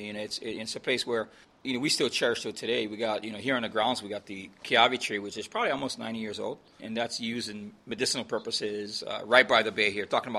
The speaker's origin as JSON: {"language": "English", "region": "Hawaii", "country": "United States", "said": "Well, I'm from Hawaii originally, and you know, I've worked all over the world."}